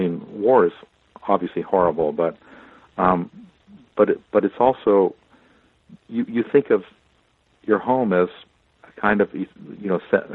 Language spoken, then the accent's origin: English; Toronto, Ontario, Canada; the street where I grew up in Toronto